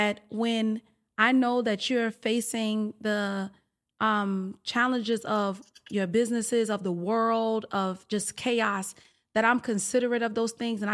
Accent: Bronx, New York, United States; I'm from the Bronx. I can say whatever I want to say about my goddamn state, all right?

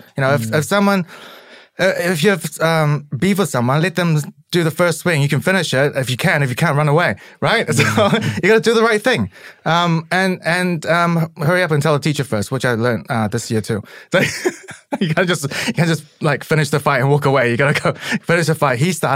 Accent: New Zealand; especially growing up in New Zealand, we're quite suppressed.

